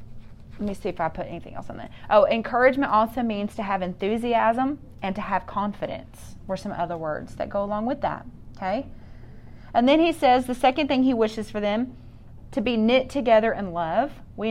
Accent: Bible Belt, United States; I lived like that for a long time because I grew up in the Bible Belt.

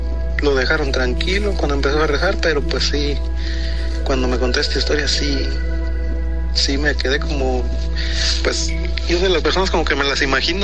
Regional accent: Guanajuato, Mexico; Yo soy de Guanajuato.

